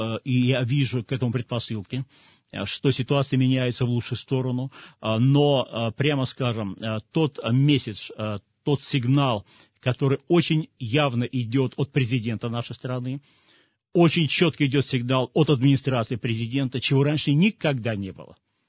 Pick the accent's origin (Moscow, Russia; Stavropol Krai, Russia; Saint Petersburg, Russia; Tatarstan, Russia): Saint Petersburg, Russia; опять это массовое в моем родном городе Петербурге